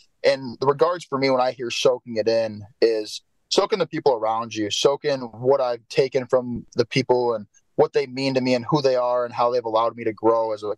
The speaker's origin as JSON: {"language": "English", "region": "Minnesota", "country": "United States", "tie": "born or raised there", "said": "And I wasn't raised, I was raised here in Minnesota, but they were raised there."}